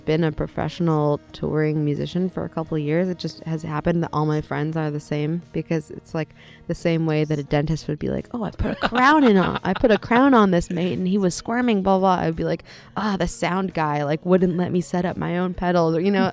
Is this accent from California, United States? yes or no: yes; Los Angeles, California, United States; Well, I grew up in Los Angeles